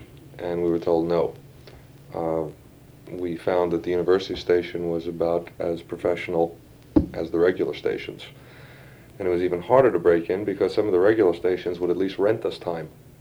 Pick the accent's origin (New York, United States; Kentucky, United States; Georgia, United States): New York, United States; New York City; moved away as an adult; I was born in New York City in 1945, lived there until 1966.